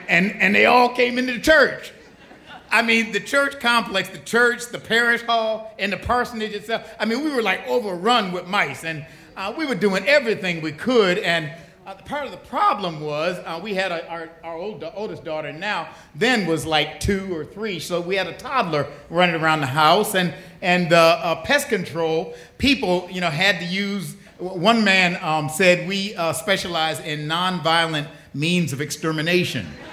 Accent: Buffalo, New York, United States; I grew up in Buffalo, New York, and there used to be a jingle on WUFO, was the black radio station.

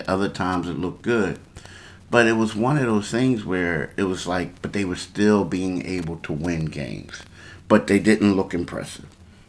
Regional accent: Philadelphia, Pennsylvania, United States; I grew up in Philly, in the city. This is the Philly area, South Jersey, Delaware, southeastern Pennsylvania.

